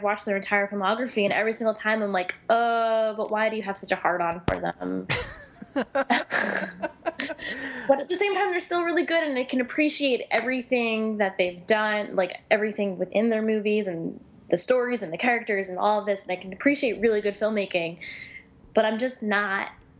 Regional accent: New Jersey, United States; Garden State was filmed in my hometown.

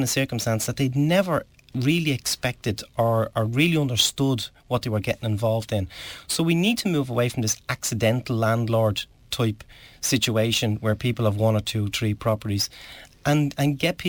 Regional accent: Leinster, Ireland; I remember back, I was from Sheriff Street originally

